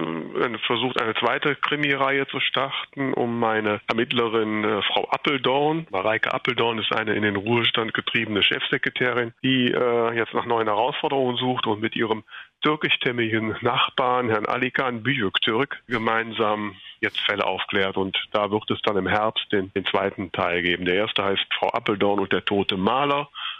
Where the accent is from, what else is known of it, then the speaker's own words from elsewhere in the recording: Grefrath, North Rhine-Westphalia, Germany; Es spielt in Grefrath, das ist mein Geburtsort, wo ich auch die ersten 30 Jahre meines Lebens verbracht habe.